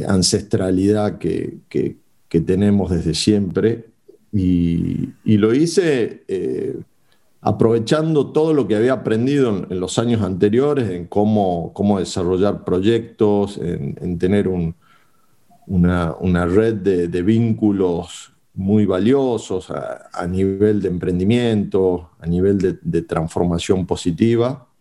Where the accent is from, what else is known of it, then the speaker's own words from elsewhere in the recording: Salta, Argentina; born there; como yo nací en Salta y siempre digo que me siento más latinoamericano que argentino, digamos, los que nacemos en el norte tenemos esa conexión profunda con Latinoamérica, que viene por lo andino, por lo ancestral.